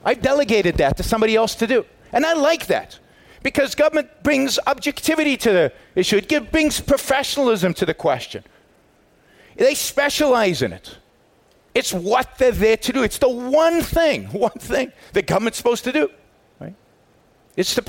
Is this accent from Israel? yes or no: yes; Israel; I grew up in Israel, and my father was in the reserves